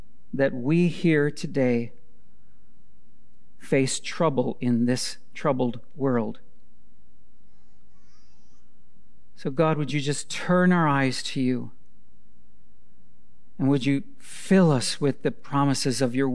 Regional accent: Wisconsin, United States; I grew up in Wisconsin. I've seen a lot of deer in my life.

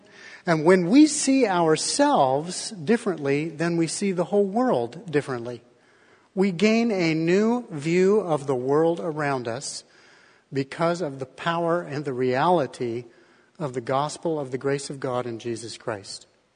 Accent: Colorado, United States; I did a lot of free climbing with my father and my sister when I was growing up in Colorado.

